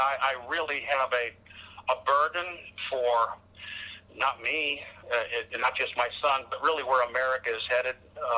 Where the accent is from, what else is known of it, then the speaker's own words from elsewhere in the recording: Ottawa, Illinois, United States; born there; And I mentioned I was born in Ottawa, Illinois.